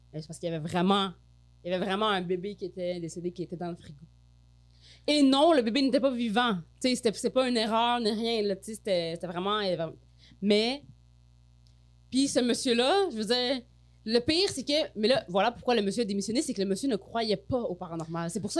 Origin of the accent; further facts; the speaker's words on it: Quebec, Canada; Tu sais, nous, on est des Québécois. Mm. Nous, au Québec, on a grandi ici.